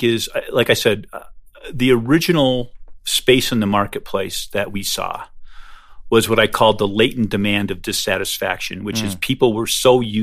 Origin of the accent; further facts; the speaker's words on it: Michigan, United States; I grew up in Michigan, and you know, there were mom and pop places